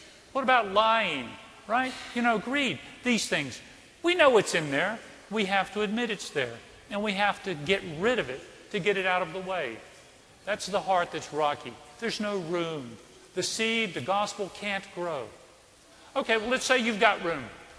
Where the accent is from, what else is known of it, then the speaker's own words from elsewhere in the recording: Scotland, United Kingdom; I'm Scottish, and the idea of gambling just runs contrary to my Scottish nature.